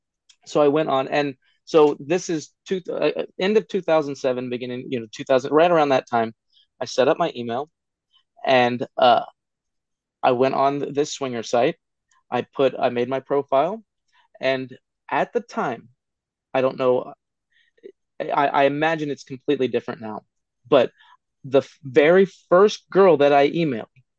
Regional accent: Ohio, United States; I always say I grew up very Duck Dynasty. I'm from Southern Ohio. I grew up very backwoods in the country, hunting.

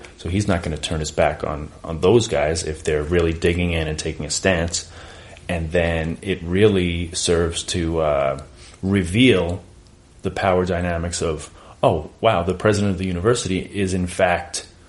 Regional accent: Bellerose, New York, United States; I grew up further east in Belrose, about

